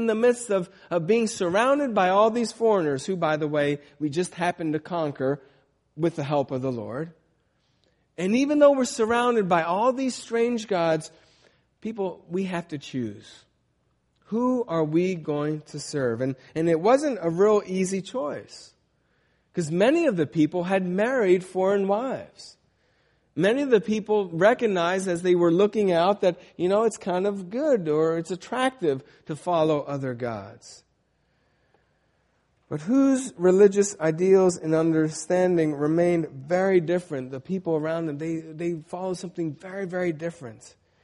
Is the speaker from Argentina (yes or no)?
no; United States; what does it mean to be a Christian, and how do I apply that to the fact that I'm also an American?